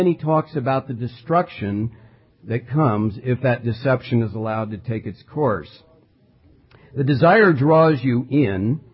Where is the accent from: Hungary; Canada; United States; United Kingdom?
United States; As American Christians living in a state where the government itself runs ads on the radio enticing us to gamble